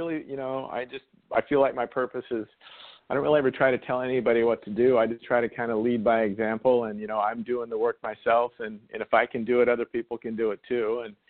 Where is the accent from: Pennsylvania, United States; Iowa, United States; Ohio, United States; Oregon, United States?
Oregon, United States; Salem; Yeah, I'm from Salem, Oregon, and we had – don't laugh. We had a golf center.